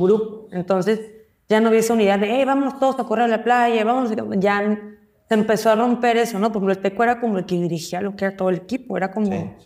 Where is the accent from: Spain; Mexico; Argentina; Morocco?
Mexico; now in United States; Y como buena mexicana, como vamos, me pegaste, pego, ¿sí? Porque ya en Estados Unidos como que no me pegues, bájale. En mexicano es como, me pegas, te pego. Uh-huh. Así somos.